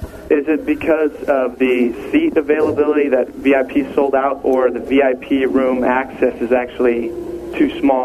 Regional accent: Seattle, Washington, United States; No, I'm from Seattle. I was born up here and raised up here.

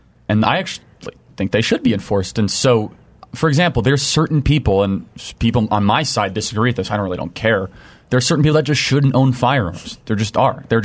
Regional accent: Illinois, United States; I come from Illinois and they have really strict gun laws, way too strict, I think.

